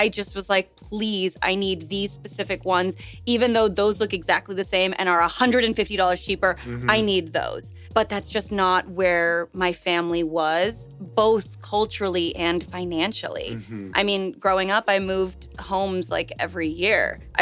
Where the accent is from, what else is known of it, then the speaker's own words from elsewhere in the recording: San Antonio, Texas, United States; also born or lived in India; You know, I grew up in Texas, in San Antonio. But before that, my entire family was born in India, including me. We immigrated when I was maybe like 2 years old.